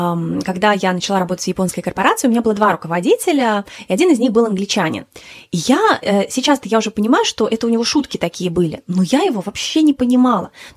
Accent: Lithuania; moved away; я сама из Литвы, и выступала даже в финале в Риге на телевидении

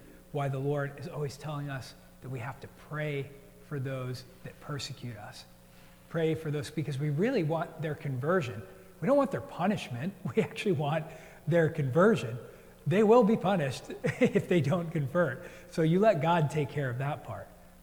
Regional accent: New Jersey, United States; also born or lived in New York; You know, I was born in New York, and then we moved to New Jersey. I really thought I would stay there the rest of my life with my family.

